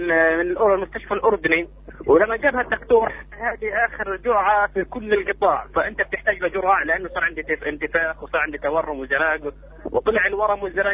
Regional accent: Gaza Strip, Palestine; هي الفكره كانت من لما طلعت من غزه

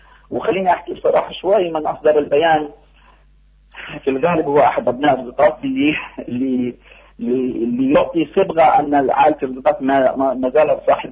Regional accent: Palestine; ونريد حرية ونريد إنهاء الفساد. أوكي، أنا أعذرني حاليا، عندي مرضى ومشكورين جدا على الاهتمام، وبحييك وبحيي اهتمامك، وبنحكي تحيتنا لغزة الصابرة، تحيتنا لأهلنا في القطاع، تحيتنا لكل صوت حر في شعبنا الفلسطيني الأبي.

